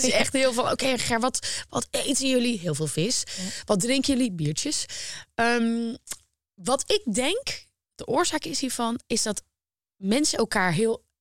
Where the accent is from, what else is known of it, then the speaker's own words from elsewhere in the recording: Volendam, North Holland, Netherlands; Ik kom uit Volendam, hè. Ja. Daar ben ik opgegroeid.